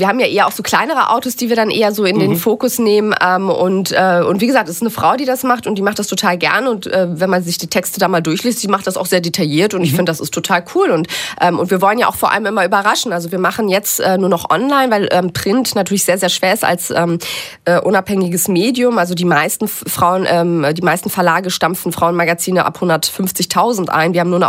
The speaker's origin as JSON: {"language": "German", "region": "Lower Saxony", "country": "Germany", "said": "Ich bin ja aus Niedersachsen. Das heißt, dann tummel ich ab und zu mich auch in Hannover herum."}